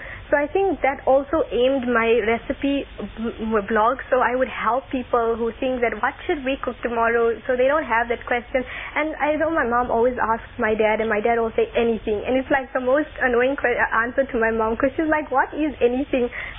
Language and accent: English; Lobatse, South-East District, Botswana; Yes, I'm from Lobatse.